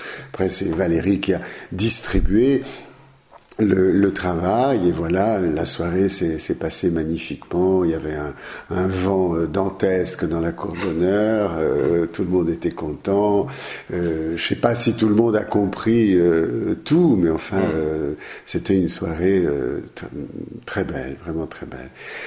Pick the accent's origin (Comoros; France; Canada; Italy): Italy; French is a second language; comme je suis italien, eh bien, j'étais l'italien de service.